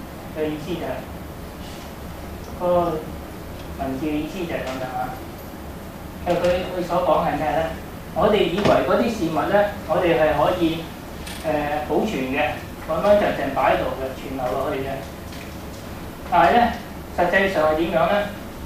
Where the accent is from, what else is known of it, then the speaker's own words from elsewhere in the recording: China; 就係話我哋中國人當然係好。有時都會執著自己本身中國的文化